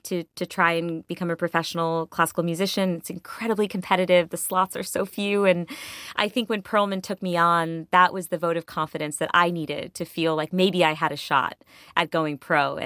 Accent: Connecticut, United States; in my hometown in Connecticut.

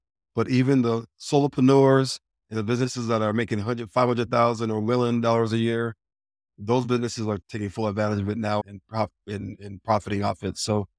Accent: Albuquerque, New Mexico, United States; also born or lived in Houston; We're from Albuquerque, New Mexico, and we're living in Houston at the time.

